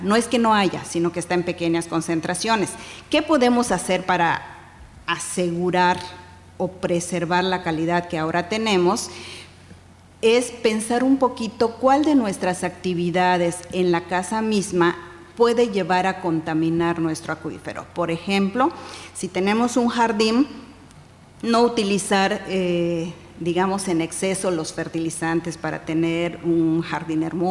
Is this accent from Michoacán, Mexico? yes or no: no; Yucatán, Mexico; como yucatecos sabemos que donde hacemos un agujero vamos a encontrar agua.